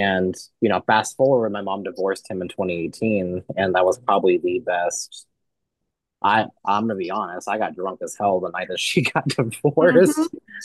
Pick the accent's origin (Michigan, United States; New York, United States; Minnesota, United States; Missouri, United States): Missouri, United States; now in Kansas, United States; And so I live in Kansas now, but I grew up in Missouri.